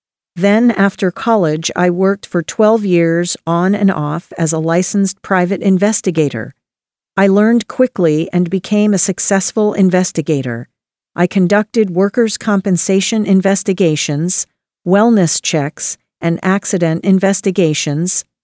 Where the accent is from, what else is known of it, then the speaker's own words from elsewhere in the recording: Snohomish, Washington, United States; As a lifelong Washingtonian, I have always felt blessed to live in such a beautiful state. I was born and raised in Snohomish, Washington